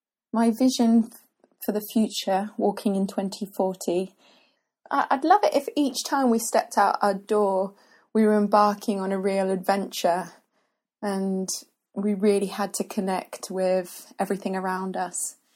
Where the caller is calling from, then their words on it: London, United Kingdom; I'm calling from London. I live in Tooting.